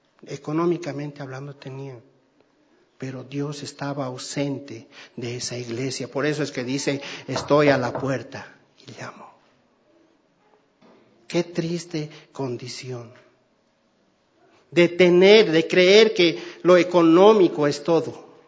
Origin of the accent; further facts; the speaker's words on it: Chuquisaca, Bolivia; born there; Chuquisaca, en un pueblo, Tangamandapio, no mentira. He nacido ahí en un pueblito. Es lindo, me gusta mucho mi pueblo.